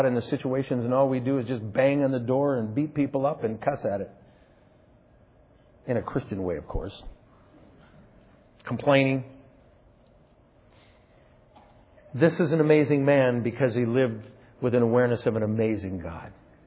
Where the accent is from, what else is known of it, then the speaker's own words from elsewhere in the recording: South Dakota, United States; I grew up in South Dakota where it's winter, 9 months out of the year, I think.